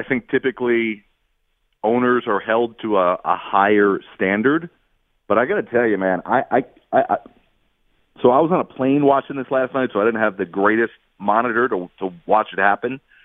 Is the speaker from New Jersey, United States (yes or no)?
yes; New Jersey, United States; Growing up in North Jersey, and watching all these kids